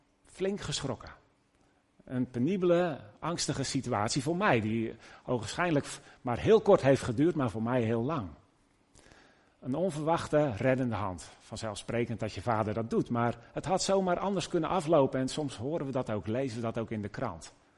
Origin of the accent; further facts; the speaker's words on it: Noordwijk, South Holland, Netherlands; En in ons dorp waar ik ben opgegroeid, dat is Noordwijk, dan niet hier in het noorden, maar in het westen, daar was een nieuw zwembad gebouwd.